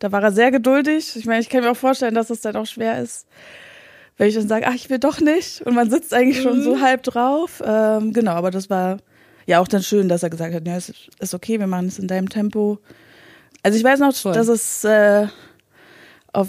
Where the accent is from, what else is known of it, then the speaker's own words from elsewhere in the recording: Berlin, Germany; ich bin 30, komme aus Berlin, geboren in Berlin.